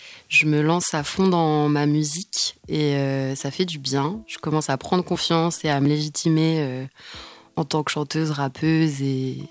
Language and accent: French; Angers, Pays de la Loire, France; born there; je suis née à Angers, d'une maman qui travaille dans le social et la culture, française, du coup, et d'un papa artiste peintre